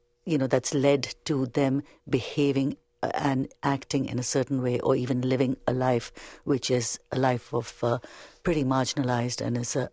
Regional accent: India; And my parents live there. I have a home there. My family's there. And I feel very comfortable saying that and very proud to say I'm an Indian and a Canadian.

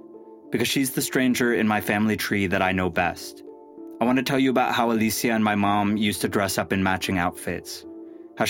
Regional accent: California, United States; I grew up in the Bay Area, surrounded by the ghosts of my mom's childhood.

